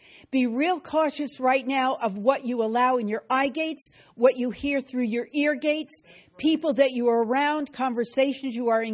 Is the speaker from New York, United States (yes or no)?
yes; New York, United States; now in North Carolina, United States; I come from New York. I lived in crowds, but I also lived upstate New York, and I really prefer the rural life.